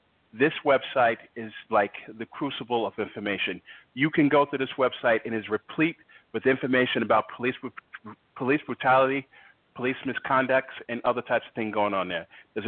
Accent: Long Island, New York, United States; I'm originally from Long Island. As a kid, I saw a cop shoot a man point blank in front of my house

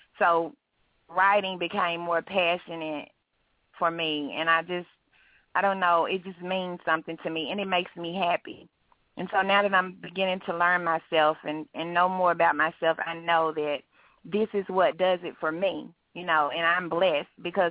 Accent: Memphis, Tennessee, United States; me just telling it like it is, like what I see every day, growing up in South Memphis, living in the projects, you know, things of that nature

